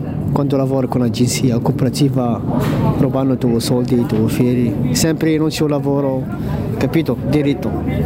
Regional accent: Morocco; Italian is a second language; moved away as an adult; now in Italy; Io arrivato dal Marocco, qui prima volta, con contratto di agricoltura qui.

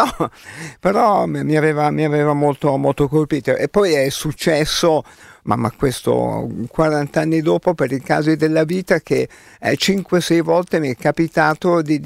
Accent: Carmignano, Tuscany, Italy; sono di Carmignano, oh. che però è di un paese piccolissimo in provincia di Prato, che però è diviso in due, metà in provincia di Pistoia e metà in provincia di Prato.

